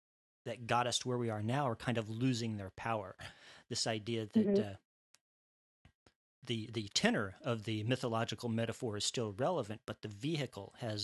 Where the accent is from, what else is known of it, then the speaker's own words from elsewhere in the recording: Midwest, United States; So if I were going to write what I knew, it would be about, you know, a guy growing up in the Midwest that was scared of talking to girls.